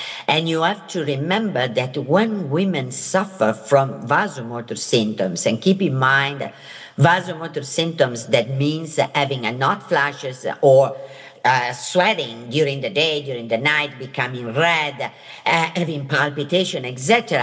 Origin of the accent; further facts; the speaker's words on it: Italy; I come from Italy, so think about a Mediterranean diet